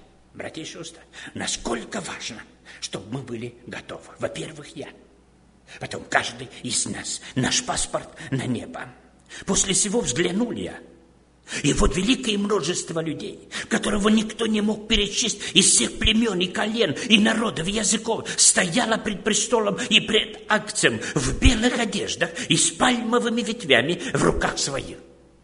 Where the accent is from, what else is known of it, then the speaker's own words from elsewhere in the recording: Moldova; говорю, я из Молдавии